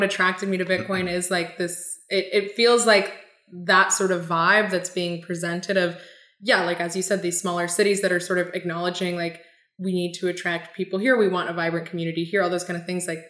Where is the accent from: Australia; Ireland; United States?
United States; Pennsylvania; Especially I grew up in Pennsylvania and like kind of, you know, Pennsylvania's very purple state vibes.